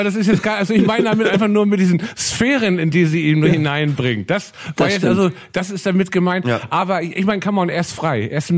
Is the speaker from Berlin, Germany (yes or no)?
no; Langenhorn, Hamburg, Germany; ich bin ja auch aus Langenhorn.